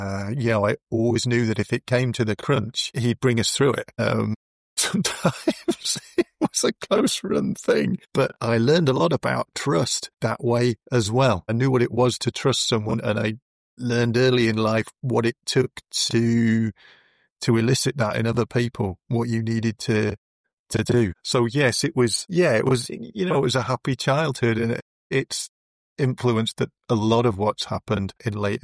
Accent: East Midlands, United Kingdom; as a small kid growing up in Northamptonshire, which is where we were, there were always adventures.

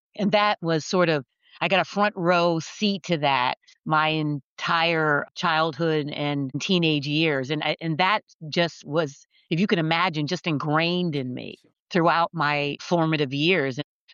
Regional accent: Pennsylvania, United States; But I'm originally from Pennsylvania, the state of Pennsylvania, but Western Pennsylvania, which is a small steel mill town.

